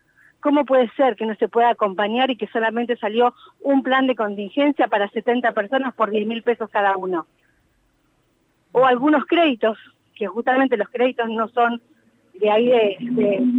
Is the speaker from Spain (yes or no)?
no; Cutral Có, Neuquén, Argentina; Yo hace 3 años que volví a mi provincia, soy de Cutralcó